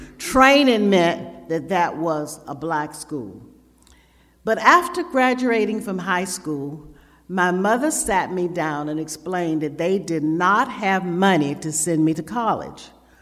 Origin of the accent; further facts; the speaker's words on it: the South, United States; I grew up in the South, and as we were driving to church this morning, I was reminded I was on Tobacco Road, you know, and that took me way back down south because I too worked in the tobacco fields.